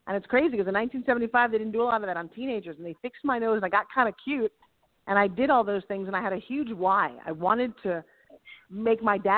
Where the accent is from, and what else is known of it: New York, United States; born or raised there